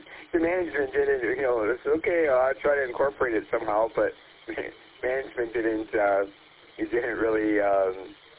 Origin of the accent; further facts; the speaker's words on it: Detroit, Michigan, United States; now in Roseville, United States; I've lived here since 1988, but I grew up in Detroit, 7 and Chainer area. I'm an East Sider